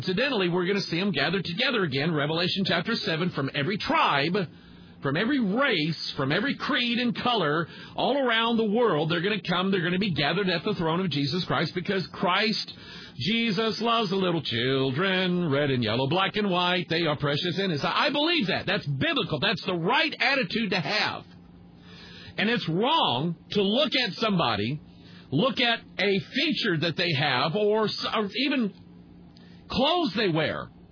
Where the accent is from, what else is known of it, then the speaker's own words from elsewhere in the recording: Pine Bluff, Arkansas, United States; born there; I tend to identify myself with the South. I was born in Pine Bluff, Arkansas.